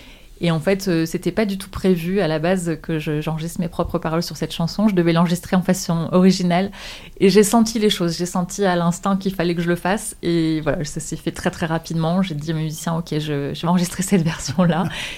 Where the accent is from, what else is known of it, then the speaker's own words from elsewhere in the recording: central France, France; moved away as an adult; now in Paris, France; moi je viens d'un petit village dans le centre de la France. Je viens de la campagne profonde, plus exactement. Et du coup, je suis montée à Paris quand j'avais 20 ans.